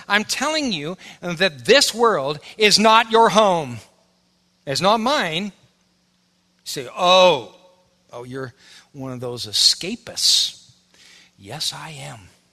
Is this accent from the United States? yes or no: yes; Wisconsin, United States; We're from Wisconsin, man. We're a bunch of rebels out here and carrying guns, and you ain't telling us to do nothing.